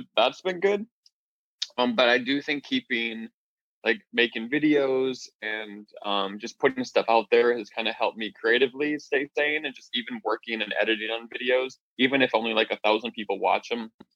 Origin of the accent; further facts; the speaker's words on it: Wisconsin, United States; Hey, man, I'm from Wisconsin, I'm okay with hay.